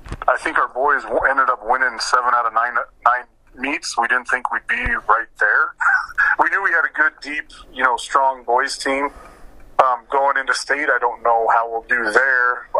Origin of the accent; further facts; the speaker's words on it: Nebraska, United States; I grew up in Western Nebraska, and so the 4x4 was always huge where I grew up and out there.